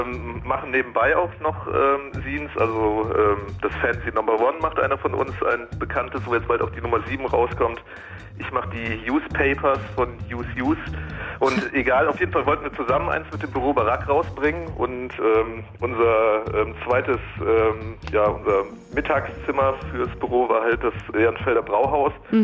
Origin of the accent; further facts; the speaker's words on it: Cologne, North Rhine-Westphalia, Germany; Nee, ich bin Kölner